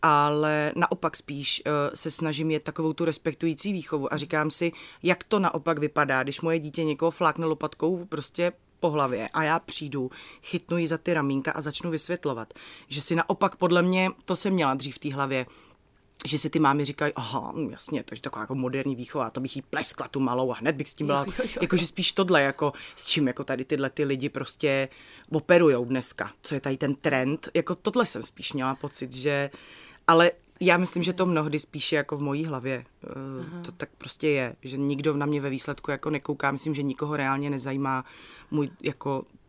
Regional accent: Prostějov, Olomouc Region, Czechia; accent: Prague; now in Prague, Czechia; Ano, z Prostějova.

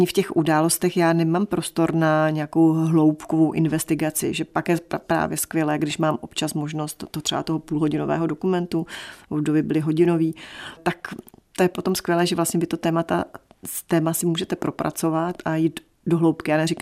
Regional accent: Moravian Wallachia, Czechia; a my to, já jsem z Valašska, my to tam tak máme.

